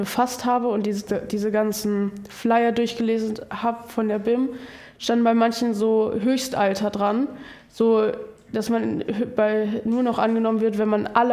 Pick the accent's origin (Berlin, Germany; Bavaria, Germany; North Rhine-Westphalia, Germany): North Rhine-Westphalia, Germany; weil ich komme zum Beispiel aus Wibbingen-Werde, aus so einem kleinen Dorf so.